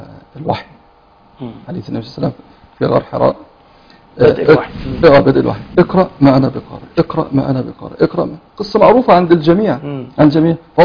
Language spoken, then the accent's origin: Arabic; Egypt; في مثل يعني شعبي أو قديم عندنا في مصر يقولك إيه، لقيني ولا تغديني.